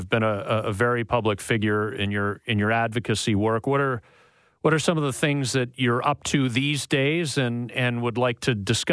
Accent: Oakville, Ontario, Canada; I grew up in Oakville outside of Toronto

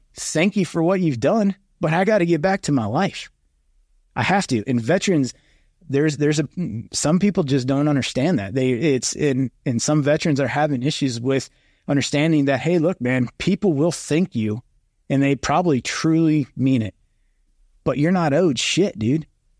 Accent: Oregon, United States; And I say Oregon because I'm from Oregon.

